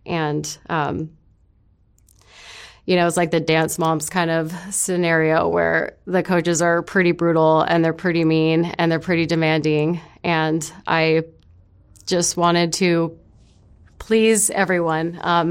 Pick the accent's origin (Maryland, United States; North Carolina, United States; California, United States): California, United States; Bakersfield; Originally, I'm from Bakersfield, California. Not too far from here.